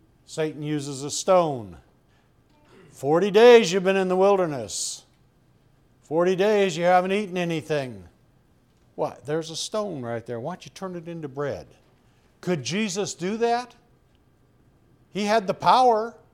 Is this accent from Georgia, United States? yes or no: no; Washington, United States; I grew up in Washington State, and apples are plenteous and they always look good.